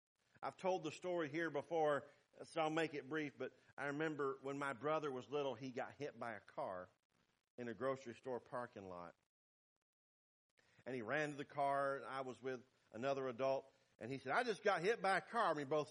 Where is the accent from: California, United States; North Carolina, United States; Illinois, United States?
North Carolina, United States; In the little town that I grew up in North Carolina, there were about 200 Baptist churches.